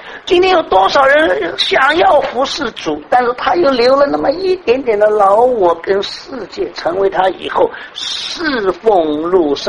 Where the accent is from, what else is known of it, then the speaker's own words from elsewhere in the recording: Shanghai, China; 我们上海人说，那里头的儿子自己的好